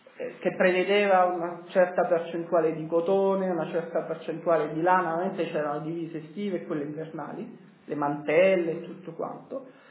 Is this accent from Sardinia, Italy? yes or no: yes; Sardinia, Italy; io sono sardo d'origine, quindi insomma, quasi tutti analfabeti